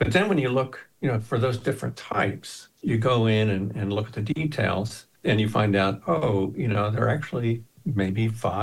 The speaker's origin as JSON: {"language": "English", "region": "Florida", "country": "United States", "tie": "born or raised there", "said": "So basically, I grew up in Florida."}